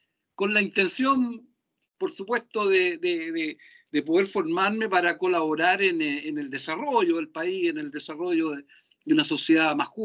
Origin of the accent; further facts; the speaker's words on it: Santiago, Santiago Metropolitan Region, Chile; also born or lived in Valparaíso; yo nací en Santiago. En Santiago, soy santiaguino de nacimiento. Viví un periodo muy cortito de un año, dos años en Valparaíso, que de donde era mi madre, y todo el resto de mi vida la he vivido acá en Santiago.